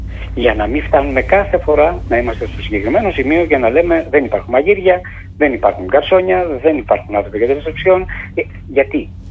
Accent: Eastern Macedonia and Thrace, Greece; Ανατολική Μακεδονία και Θράκη, που είναι και η πατρίδα μου, δεν υπάρχει.

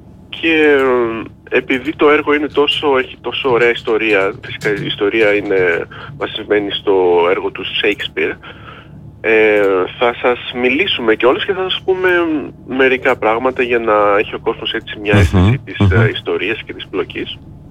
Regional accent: Preveza, Epirus, Greece; είμαι από την Πρέβεζα, δεν είμαι Αθηναίος, είμαι, οπότε και εγώ παιδί της επαρχίας κατά κάποιο τρόπο.

